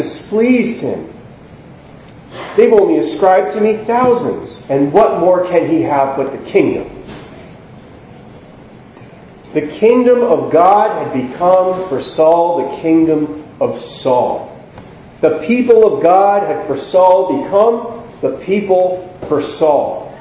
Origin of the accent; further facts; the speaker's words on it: United States; I'm proud to be an American if I live here, and I'm American.